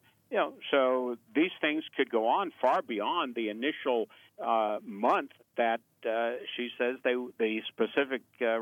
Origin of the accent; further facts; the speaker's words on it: Georgia, United States; Even in my home state of Georgia